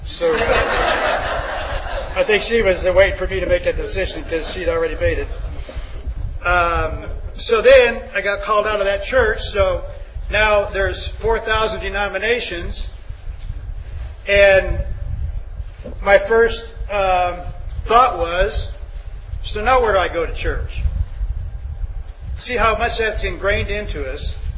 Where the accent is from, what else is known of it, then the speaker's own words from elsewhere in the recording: Westfield, Indiana, United States; I'm from Westfield, Indiana, right north of Indianapolis